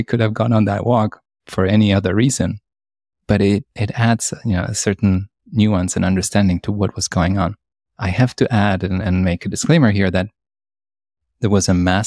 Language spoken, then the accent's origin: English; Poland; Me growing up in Poland in the 1980s, really rhymes